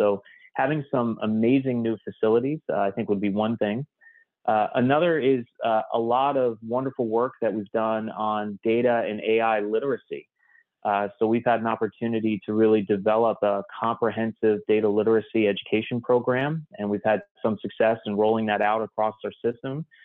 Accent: New York, United States; I grew up in the Northeast of New York. I went to school at Boston University

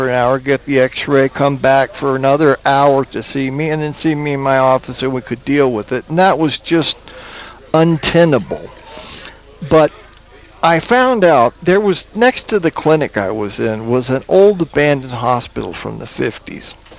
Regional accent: Albuquerque, New Mexico, United States; I am born and raised in Albuquerque.

